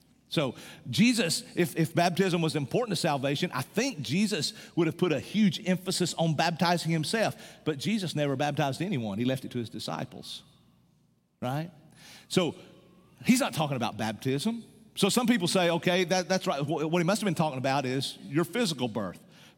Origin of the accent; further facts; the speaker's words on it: Tennessee, United States; Where I grew up in East Tennessee, there was hardly any Church of Christ.